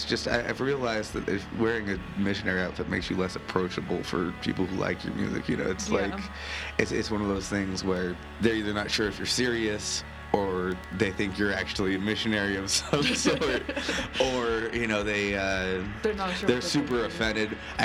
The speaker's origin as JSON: {"language": "English", "region": "California", "country": "United States", "tie": "born or raised there", "said": "Like, I had LDS friends growing up in California. Like, I've lived in actually a predominantly Mormon neighborhood. But it's so different here."}